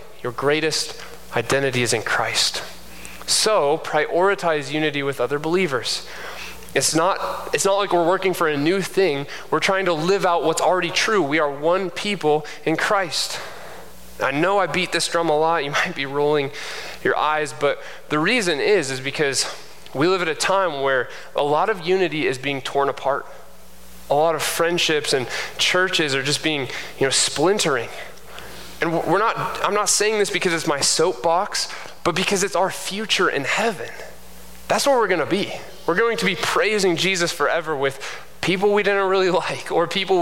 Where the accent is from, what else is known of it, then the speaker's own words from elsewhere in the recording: Kansas, United States; born there; like I'm a K-State fan because I was born in Kansas, right?